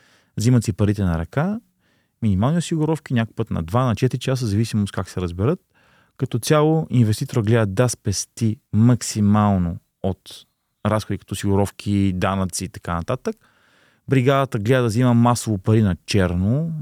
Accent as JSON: {"language": "Bulgarian", "town": "Sofia", "region": "Sofia City", "country": "Bulgaria", "said": "Да, на 31 години съм, януари само на 32. От София съм"}